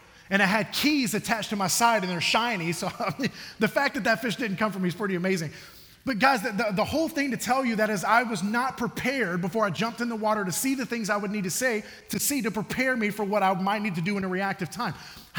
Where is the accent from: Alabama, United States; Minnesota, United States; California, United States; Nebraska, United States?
Alabama, United States; Mobile; Growing up, I grew up in Mobile, Alabama.